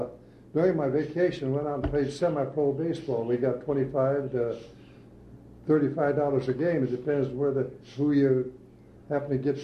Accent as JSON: {"language": "English", "town": "Minneapolis", "region": "Minnesota", "country": "United States", "tie": "born or raised there", "also_born_or_lived": "Abilene", "said": "So actually, I was raised in Minnesota, born in Abilene, and that's the way we started."}